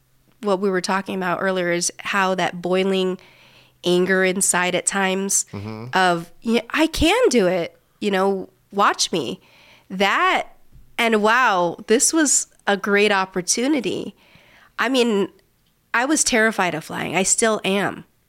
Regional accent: United States; born there; I feel fortunate that I was born in the United States to a more accepting.

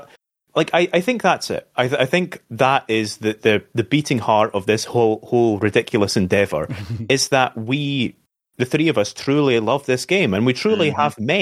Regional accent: United Kingdom; No, I'm not. Sorry. I am British.

